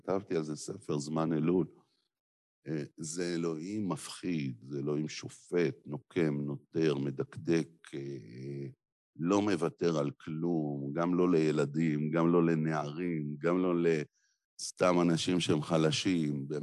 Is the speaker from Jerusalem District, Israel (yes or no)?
yes; Jerusalem, Jerusalem District, Israel; אני גדלתי בתוך עולם חילוני, בשכונת רמת אשכול בירושלים. אז היו לי חברים שלא היו דתיים